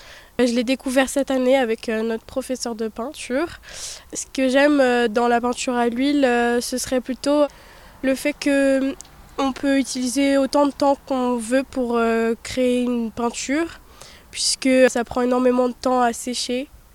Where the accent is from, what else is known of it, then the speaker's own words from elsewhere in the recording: Saint-Tropez, Provence-Alpes-Côte d'Azur, France; Pour ma part, je viens de Saint-Tropez, à 2h30 d'ici.